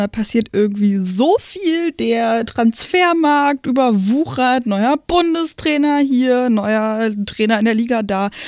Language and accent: German; Berlin area, Germany; Ich komme aus dem Randgebiet von Berlin